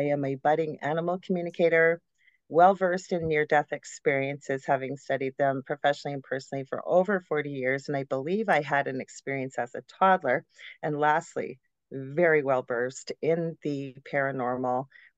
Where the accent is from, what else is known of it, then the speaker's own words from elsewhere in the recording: Canada; I am a Canadian psychic medium.